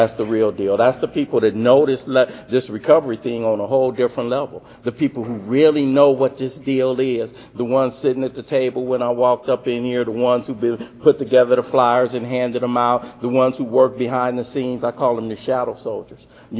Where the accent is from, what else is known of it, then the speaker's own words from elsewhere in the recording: Los Angeles, California, United States; I just know I'm a kid from South Central Los Angeles. I got five brothers. We grew up in a little two-bedroom apartment